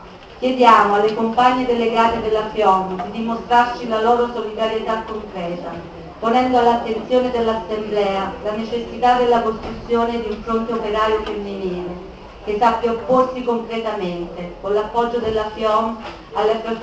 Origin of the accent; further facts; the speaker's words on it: Faenza, Emilia-Romagna, Italy; vengo da Faenza, provincia di Ravenna.